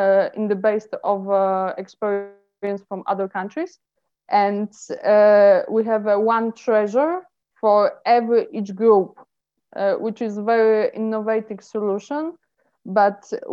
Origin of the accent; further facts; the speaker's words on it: Poland; English is a second language; I'm an addict from Poland.